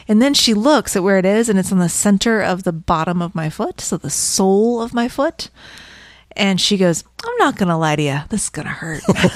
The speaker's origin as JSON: {"language": "English", "region": "Florida", "country": "United States", "tie": "born or raised there", "said": "And I grew up in Florida, Andrew."}